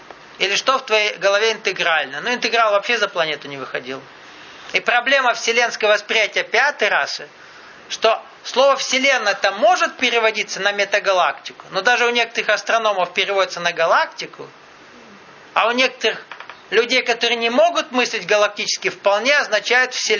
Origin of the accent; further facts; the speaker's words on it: Krasnodar Krai, Russia; Ой, я только краснодарский казак и никогда ростовским не стану.